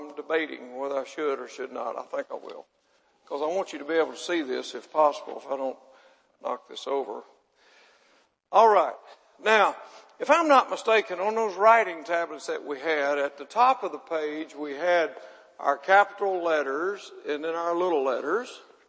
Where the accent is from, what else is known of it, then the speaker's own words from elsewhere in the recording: Mississippi, United States; well, I'm from Mississippi. We didn't have kindergarten.